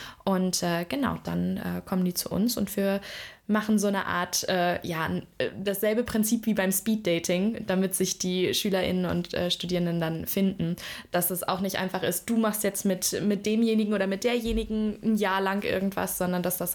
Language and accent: German; Hamburg, Germany; now in Lübeck, Germany; Ich komme selber aus Hamburg, also bin mit dem Norden sehr vertraut und finde nach wie vor, Lübeck ist eine charmante Stadt. Deswegen 2017 bin ich hergekommen